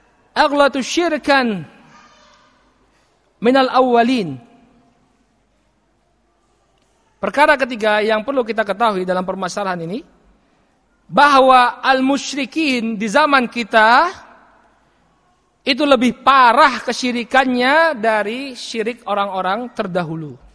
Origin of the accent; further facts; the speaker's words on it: Jakarta, Indonesia; Di Jakarta, saya kan dari Jakarta nih.